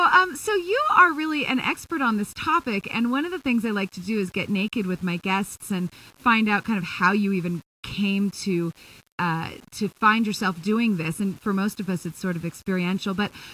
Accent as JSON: {"language": "English", "town": "Los Angeles", "region": "California", "country": "United States", "tie": "born or raised there", "said": "And now joining the conversation from my hometown in Los Angeles"}